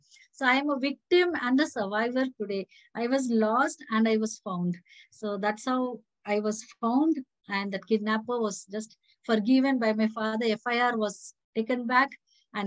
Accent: Bengaluru, Karnataka, India; born there; I was born in Bangalore.

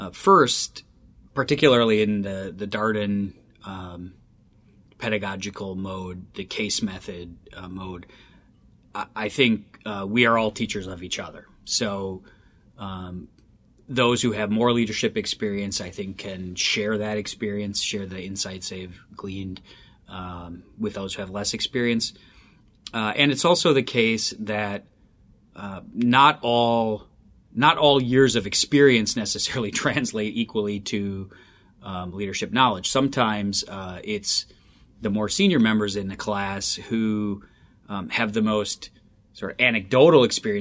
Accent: Wisconsin, United States; I grew up in Wisconsin, spent the first 22 years of my life there with a little side stint or two in Japan.

